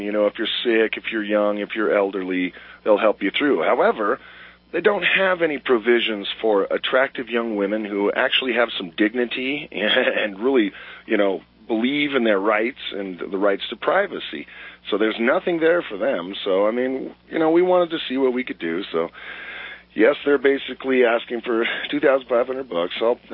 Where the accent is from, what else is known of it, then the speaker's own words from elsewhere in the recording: United States; I don't approve of this, and I'm an American.